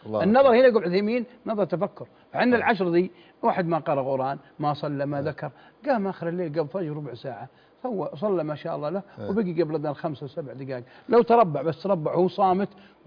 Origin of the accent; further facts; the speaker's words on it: Mecca, Makkah Province, Saudi Arabia; أنا يا شيخ ولد مكة وتربية مكة.